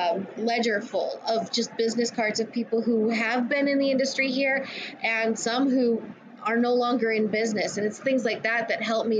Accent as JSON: {"language": "English", "region": "California", "country": "United States", "said": "I am from Riverside County."}